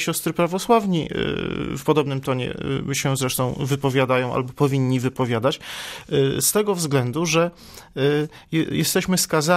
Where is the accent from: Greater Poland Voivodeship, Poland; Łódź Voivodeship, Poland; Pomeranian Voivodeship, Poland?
Greater Poland Voivodeship, Poland; Odolanów; Ja pochodzę z małej miejscowości w południowej Wielkopolsce, z Odolanowa dokładnie. I zawsze byłem skonfrontowany jako ewangelik z urodzenia z moimi rzymskokatolickimi rówieśnikami.